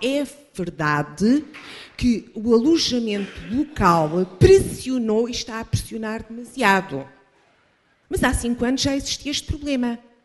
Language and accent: Portuguese; Lisbon, Portugal; decidi voltar à minha cidade natal, Lisboa, e queria, de alguma forma, ter a vivência e a experiência de poder viver num bairro histórico.